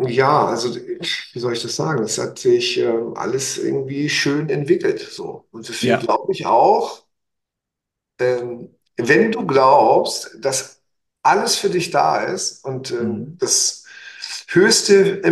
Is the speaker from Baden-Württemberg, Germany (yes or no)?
no; Hamburg, Germany; also born or lived in East Germany; ich bin ja ein Hamburger Jung. Dann war ich ja, keine Ahnung, über 20 Jahre in den neuen Bundesländern.